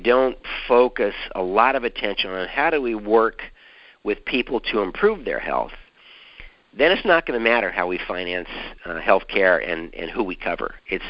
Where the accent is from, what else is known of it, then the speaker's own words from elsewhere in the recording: California, United States; growing up in California from the standpoint of working in workers' comp